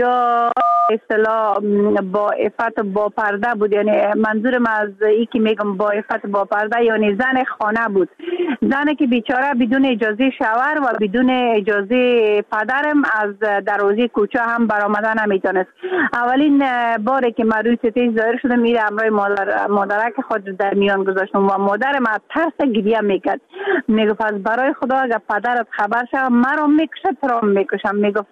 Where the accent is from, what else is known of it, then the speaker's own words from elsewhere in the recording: Mazar-i-Sharif, Balkh, Afghanistan; حتی یک ولایت که ما از مزار شریف هستم، اولین کس باشم که در هنر سینما آمدیم از گذشته ها